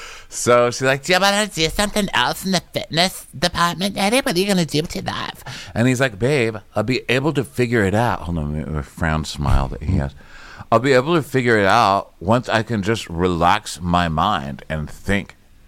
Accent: New York, United States; We are both from New York and we both think that's weird.

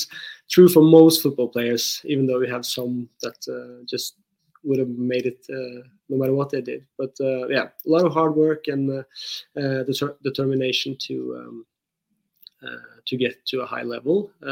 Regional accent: Norway; English is a second language; And we grew up watching English football, which is very popular in Norway.

